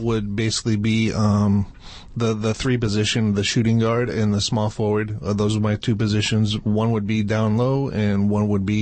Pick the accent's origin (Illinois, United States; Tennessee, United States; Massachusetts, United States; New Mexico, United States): Massachusetts, United States; Worcester; I was born and raised in Worcester, Massachusetts. I then moved to the Webster-Dudley area where I graduated from Bartlett High School.